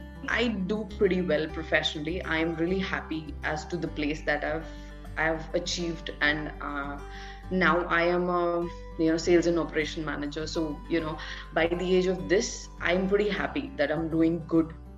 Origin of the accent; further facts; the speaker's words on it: Delhi, India; I'm basically somewhere from Delhi. And I have been born and brought up in, so I was born at one place and then I was brought up in multiple places.